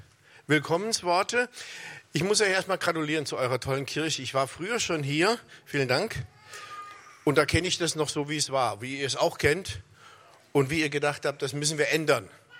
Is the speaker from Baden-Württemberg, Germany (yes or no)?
yes; Heidenheim, Baden-Württemberg, Germany; Aber meine Frau und ich wohnen in Heidenheim. Wir sind eigentlich alte Heidenheimer.